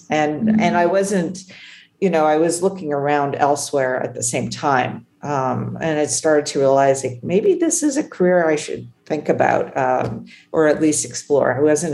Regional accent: Ottawa, Ontario, Canada; So I grew up in Ottawa, Canada. So I grew up in Ottawa, the capital of Canada, and was exposed to a lot around politics.

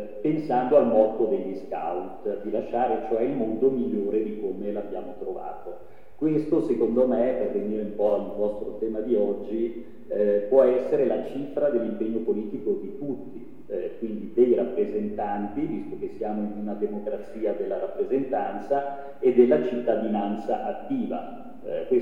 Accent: Morbegno, Lombardy, Italy; io intanto sono di Morbegno e quindi non mi avete pescato molto lontano da dove vi trovate voi.

